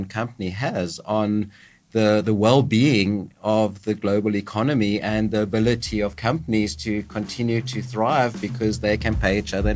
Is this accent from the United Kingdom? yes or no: no; South Africa; moved away as an adult; now in United States; So I am South African. I moved to the US in 2012